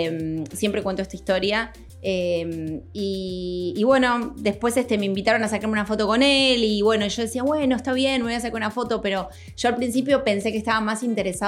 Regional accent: Argentina; Primero que yo soy re argentina, o sea, donde me ven soy, viste, estoy con mi mate, con mi alfajor

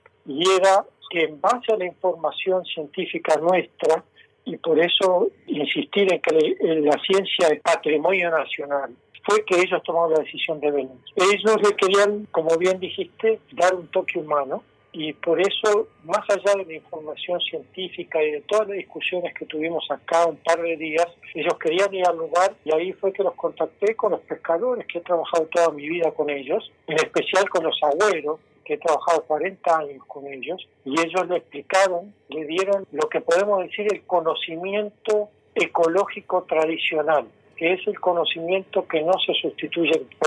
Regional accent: Uruguay; Mirá, estoy como científico uruguayo

